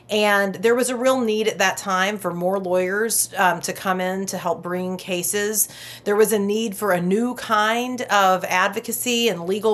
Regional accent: Waco, Texas, United States; for everyday people like the ones I grew up around in Waco, Texas

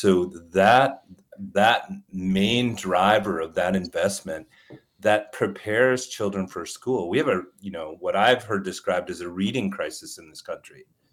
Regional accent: Stevens Point, Wisconsin, United States; Well, I grew up in Stevens Point and had the delusion, I think, that if I came to school in Madison, I might discover, you know, a career or something like that.

